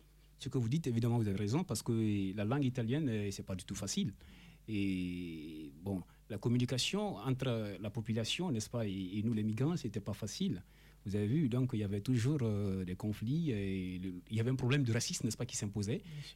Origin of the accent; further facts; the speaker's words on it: Guinea; je peux le dire comme ça, parce que je viens, n'est-ce pas, de la francophonie. Voilà, je suis de la Guinée.